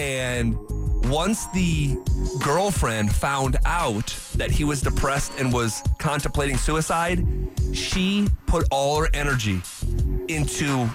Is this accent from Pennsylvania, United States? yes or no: no; Albany, New York, United States; They are going head-to-head in my hometown, Albany.